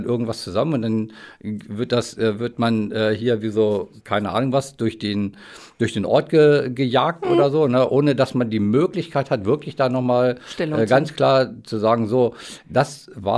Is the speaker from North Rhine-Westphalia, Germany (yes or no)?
no; Lower Saxony, Germany; born there; Ich komme gebürtig aus dem Landkreis Northeim und das war letztendlich der Grund, warum ich auch wieder zurückgegangen bin.